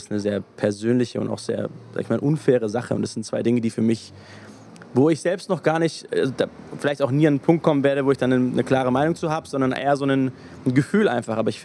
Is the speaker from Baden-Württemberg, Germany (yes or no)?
yes; Heilbronn, Baden-Württemberg, Germany; Ich komme aus Heilbronn.